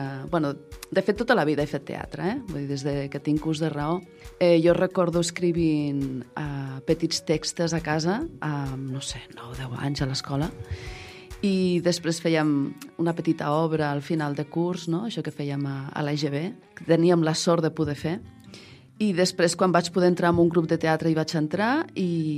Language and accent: Catalan; Vila-seca, Catalonia, Spain; soc de Vilaseca, tinc 54 anys